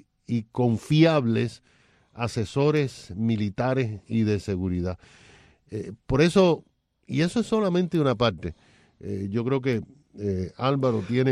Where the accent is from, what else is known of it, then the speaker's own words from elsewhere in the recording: Cuba; now in United States; me siento mal como cubano americano, mal como cubano